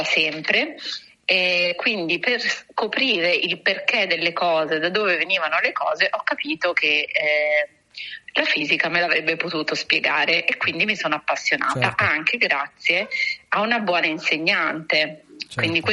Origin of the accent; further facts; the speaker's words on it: Ravenna, Emilia-Romagna, Italy; now in Rome, Italy; Sì, sono nata e cresciuta a Ravenna.